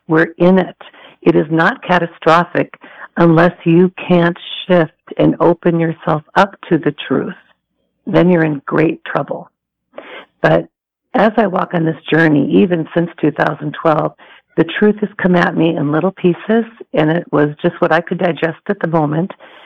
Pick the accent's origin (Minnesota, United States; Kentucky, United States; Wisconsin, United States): Minnesota, United States; moved away as an adult; now in California, United States; I'm originally from Minnesota, and I started a business in Minnesota